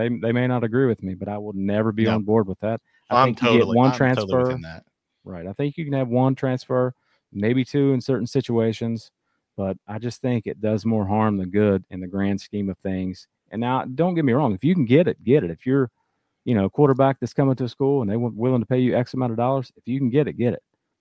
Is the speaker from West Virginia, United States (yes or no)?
yes; Charleston, West Virginia, United States; now in South Carolina, United States; I'm from West Virginia. I grew up around Charleston, West Virginia.